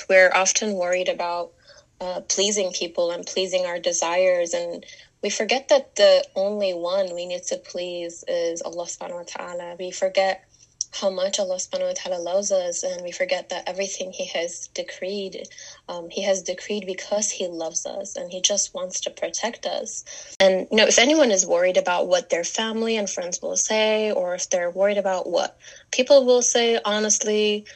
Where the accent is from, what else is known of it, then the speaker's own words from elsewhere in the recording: Istanbul, Turkey; I am from Istanbul, from Turkey, and I am 23 years old. I've been actually wearing my hijab since I was 11.